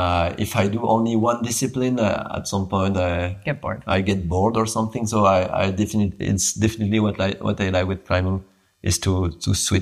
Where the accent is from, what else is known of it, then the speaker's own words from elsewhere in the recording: Belgium; English is a second language; I'm from Belgium. I'm 30 now